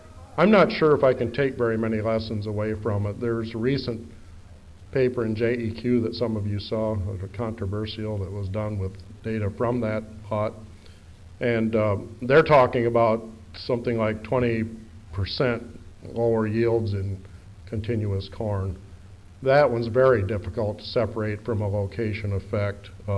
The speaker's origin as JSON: {"language": "English", "region": "Ohio", "country": "United States", "said": "I'm from Northwest Ohio, a lot closer to Hoytville, which responds quite a bit differently than Wooster."}